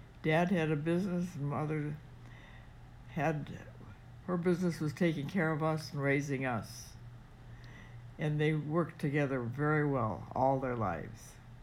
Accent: Moorhead, Minnesota, United States; also born or lived in Sabin; I grew up 5 years in Sabin. In the next 21 years till I was 26 years old, I lived in Moorhead, Minnesota.

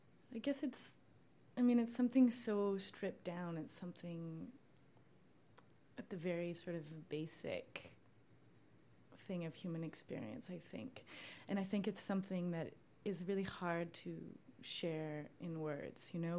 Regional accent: Canada; I'm Canadian.

